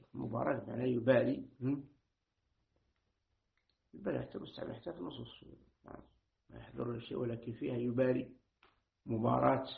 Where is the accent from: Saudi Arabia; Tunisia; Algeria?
Algeria